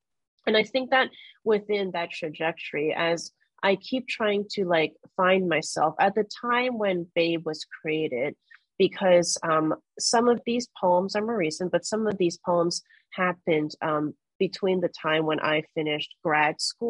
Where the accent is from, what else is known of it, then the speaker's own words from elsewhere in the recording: Allentown, Pennsylvania, United States; I knew I was a really lonely kid growing up in Allentown, Pennsylvania. And I was a nerdy kid. I was very ambitious from a young age because I wanted to get out of that town.